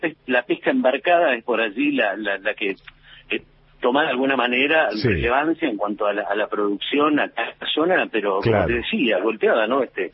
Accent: Caleta Olivia, Santa Cruz, Argentina; Yo nací en Caleta Olivia, soy nacido en Caleta Olivia.

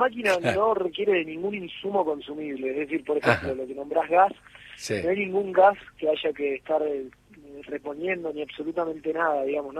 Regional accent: Buenos Aires, Argentina; nosotros somos de Buenos Aires, somos los 4 de Capital Federal

